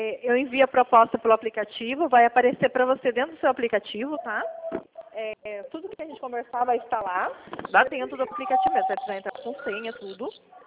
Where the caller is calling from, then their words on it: Mogi Guaçu, São Paulo, Brazil; eu sou de Mogi Guaçu, tá?